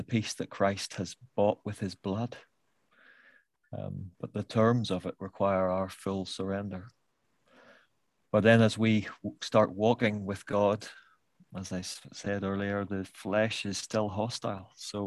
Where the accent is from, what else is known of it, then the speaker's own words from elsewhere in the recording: Northern Ireland, United Kingdom; Now, I'm from Northern Ireland, so this is very relevant to me.